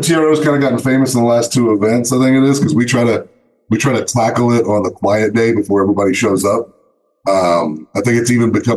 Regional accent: Texas, United States; No, I'm from Central Texas, since everybody else has stage fright.

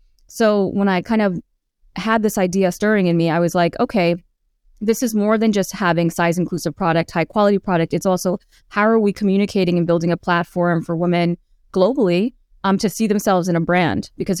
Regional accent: Queens, New York, United States; And so growing up in Queens, growing up in New York, you know, sneaker culture is so, you know, pervasive.

